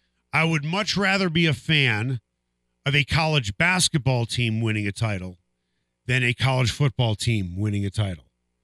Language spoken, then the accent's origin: English; Illinois, United States; as a child growing up, what was so incredibly painful for me was I grew up on the North Shore of Chicago